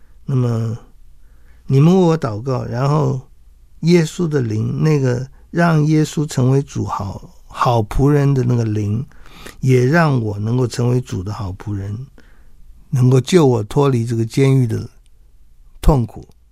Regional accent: China; 我们中国人都会觉得活下去是最好的

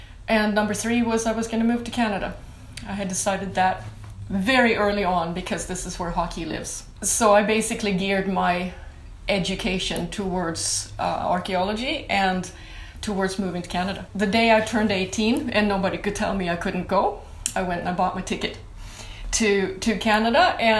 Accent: Sweden; I grew up, I was born and raised in Sweden.

